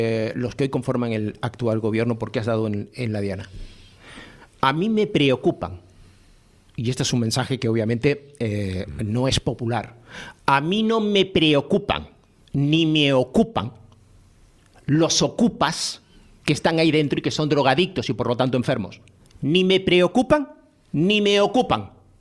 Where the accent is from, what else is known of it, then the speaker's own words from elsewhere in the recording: Puerto de la Cruz, Canary Islands, Spain; now in La Orotava, Spain; Pero yo soy portuense, vivo en La Orotava, pero soy hijo del Puerto de la Cruz.